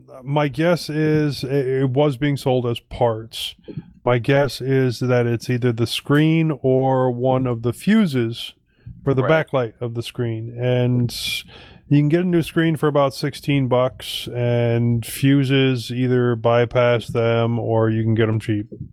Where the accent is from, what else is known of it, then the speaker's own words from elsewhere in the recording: Alaska, United States; born there; Yeah, I was born in Alaska, so I win.